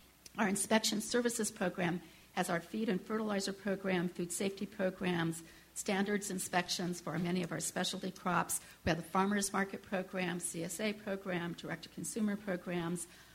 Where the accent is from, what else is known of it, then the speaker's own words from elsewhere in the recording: Nebraska, United States; I'm from Nebraska. I own a farm in Nebraska.